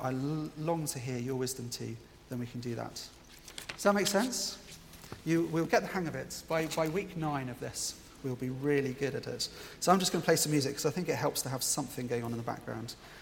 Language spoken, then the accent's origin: English; United Kingdom; I know we're British and we'll learn this slowly